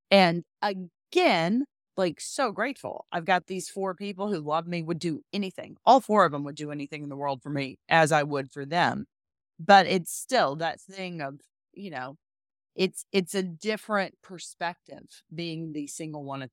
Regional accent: Hattiesburg, Mississippi, United States; I have done things I didn't even know existed growing up in Hattiesburg, Mississippi.

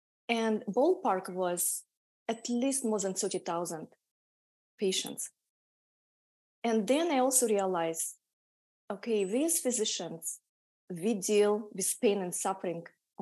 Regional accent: Siberia, Russia; I was born near Mongolia and I grew up in Siberia and I went to medical school in Siberia.

